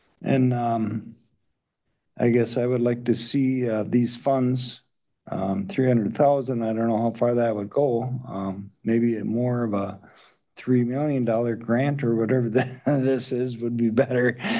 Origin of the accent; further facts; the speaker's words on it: Madison, Wisconsin, United States; Okay, hi board. … from Madison.